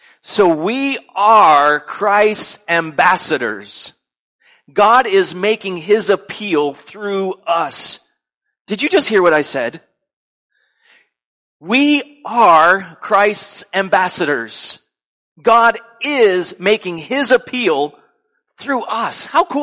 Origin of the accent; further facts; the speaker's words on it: United States; now in England; I am still a citizen of the United States, but I am living in England representing my home country, the United States.